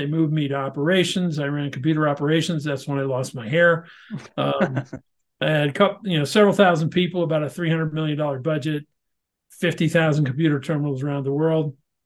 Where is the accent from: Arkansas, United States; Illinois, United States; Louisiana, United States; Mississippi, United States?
Illinois, United States; Chicago; but I grew up in Chicago and I went to school at Denison University in Ohio.